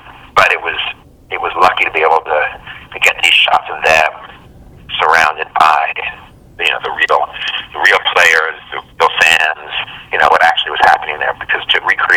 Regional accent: United States; I'm the American surrounded by the Florentines.

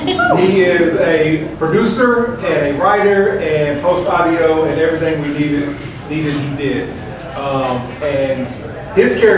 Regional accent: Dallas, Texas, United States; So I'm born and raised in South Dallas, went to the University of Texas for film school, worked at ESPN for 5 years.

